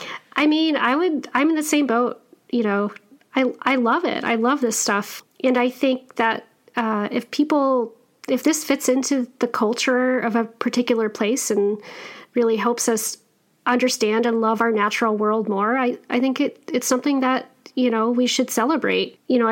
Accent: Wyoming, United States; cowgirl like I grew up in Wyoming.

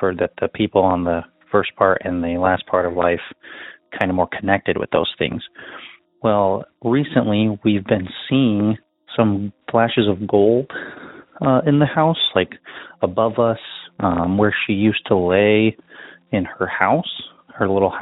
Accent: Nebraska, United States; I am from Nebraska and just recently got into your podcast

